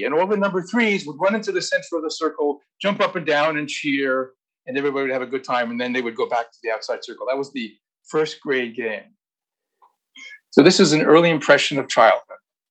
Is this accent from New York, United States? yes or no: yes; New York City, New York, United States; I grew up in Queens, in New York City.